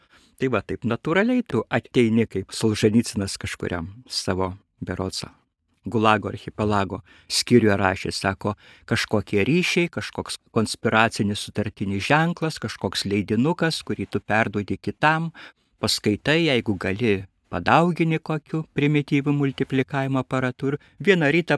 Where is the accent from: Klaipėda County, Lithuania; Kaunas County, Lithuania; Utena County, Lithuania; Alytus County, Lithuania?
Alytus County, Lithuania; Leipalingis; augau gražiam Dzūkijos miestelį Leipalingį, o mama buvo kilusi iš Suvalkijos, nuo Vilkaviškio tokios Lankeliškių parapijos